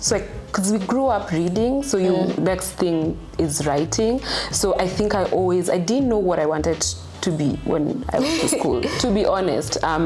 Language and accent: English; Kenya; So I'm Kenyan, born and raised. I grew up in up country, what we call shags in Kenya. Just basically means you're not born and bred in Nairobi.